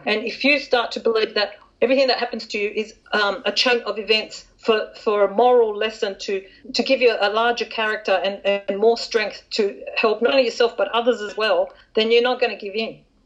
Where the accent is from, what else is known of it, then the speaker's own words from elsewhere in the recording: Australia; here in Australia, I'm trying very, very hard to market myself as an Australian author